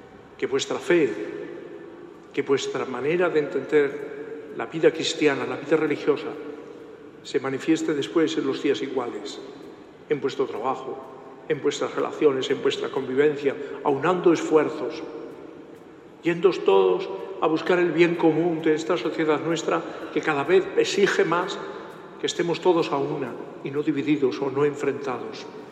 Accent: Castile, Spain; yo provengo de Castilla, como obispo de Ávila he estado

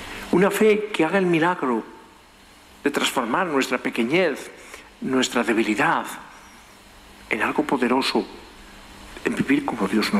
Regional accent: Extremadura, Spain; me acordaba la primera vez que en el colegio escuché de un maestro gallego en mi pueblo extremeño

